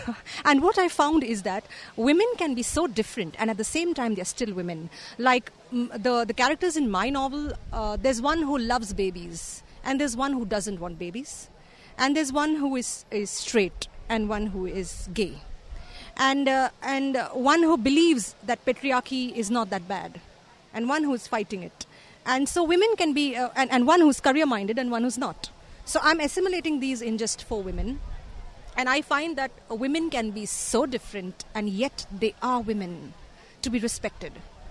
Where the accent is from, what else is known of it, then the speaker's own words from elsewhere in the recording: India; and I come from India.